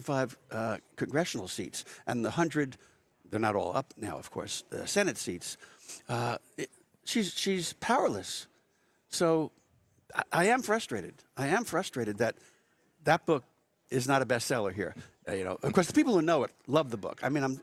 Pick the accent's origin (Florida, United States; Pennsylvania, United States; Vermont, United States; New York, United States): New York, United States; I'm a New Yorker